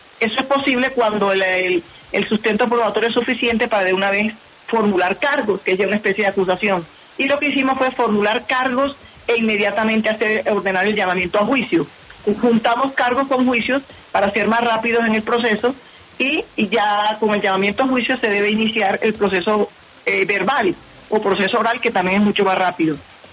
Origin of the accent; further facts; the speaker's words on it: Barranquilla, Atlántico, Colombia; Aquí no es de que porque soy de Barranquilla no puedo investigar a nadie de Barranquilla.